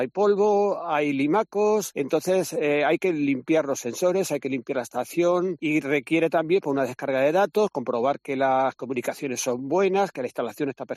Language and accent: Spanish; Castile and León, Spain; now in Cantabria, Spain; Pues soy abulense, del Valle del Tietar, y me vine para Cantabria ya hace pues 43 años que llevo aquí.